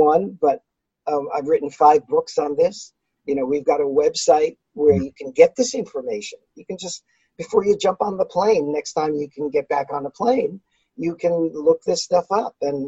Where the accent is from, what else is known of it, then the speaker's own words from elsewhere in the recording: New York City, New York, United States; I'm still a New Yorker from New York City. I haven't lost that.